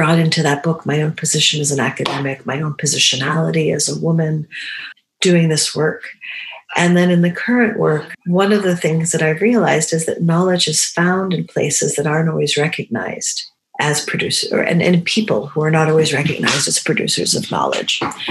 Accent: New England, United States; I grew up in New England, not so far from the ocean. And that's also a really big touchstone from my childhood

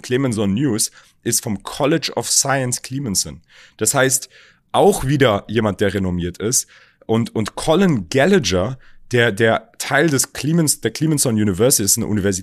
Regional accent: Berlin, Germany; Viele wissen das nicht, aber ich bin ja in Berlin geboren, aufgewachsen.

